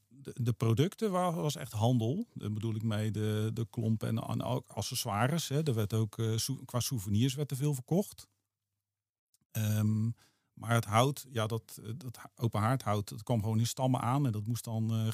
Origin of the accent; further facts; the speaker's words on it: Delft, South Holland, Netherlands; also born or lived in Den Hoorn; Dus vlakbij Delft. Dorpje Den Hoorn. Nog kleiner gaan we. Daar ben ik eigenlijk geboren, dus gemeente Schipluiden. Dus ja, ik ben eigenlijk helemaal opgegroeid in Delft en georiënteerd op Den Haag, Rotterdam.